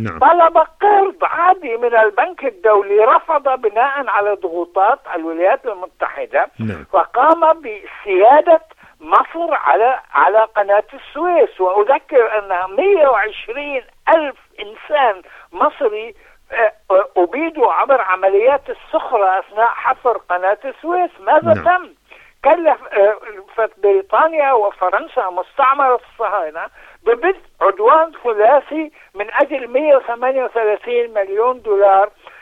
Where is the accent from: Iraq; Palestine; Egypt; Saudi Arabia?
Palestine; أنا فلسطيني وأعلم ما يتم على مدار الساعة